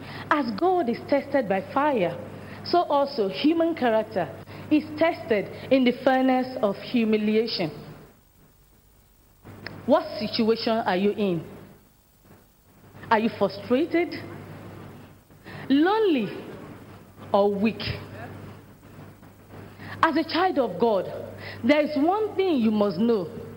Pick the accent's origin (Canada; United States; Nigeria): Nigeria; I'm a Nigerian